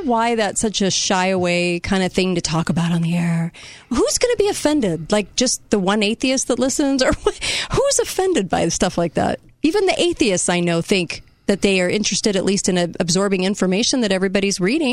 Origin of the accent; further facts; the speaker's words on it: California, United States; I was raised in California and all my friends were different faiths.